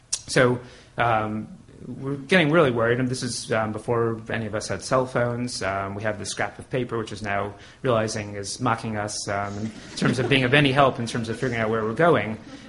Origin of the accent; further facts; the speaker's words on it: Brooklyn, New York, United States; two Jewish people from Brooklyn, and it's a camping story. And so, you know, growing up in Brooklyn